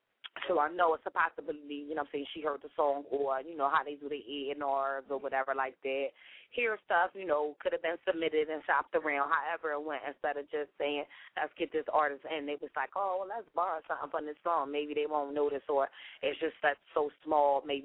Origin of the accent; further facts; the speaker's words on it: Philadelphia, Pennsylvania, United States; Y'all can be Philly this, Philly that, all you want. I love my hometown, but, you know what I'm saying?